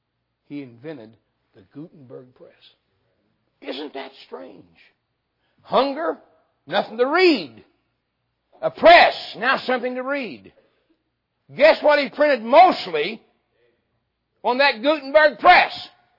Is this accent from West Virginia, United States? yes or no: yes; West Virginia, United States; I'm from West Virginia myself.